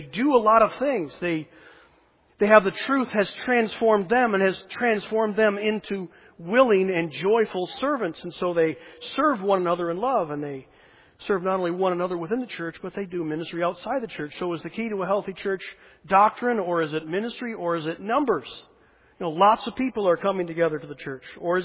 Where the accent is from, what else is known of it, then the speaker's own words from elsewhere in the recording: Detroit, Michigan, United States; born there; I was born in Detroit. That's sort of why I'm so tough.